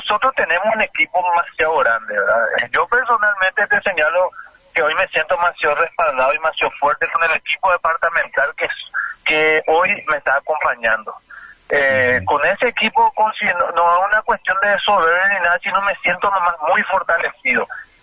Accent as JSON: {"language": "Spanish", "town": "San Juan Bautista", "region": "Misiones", "country": "Paraguay", "said": "Sí, sí, yo soy sanjuanino"}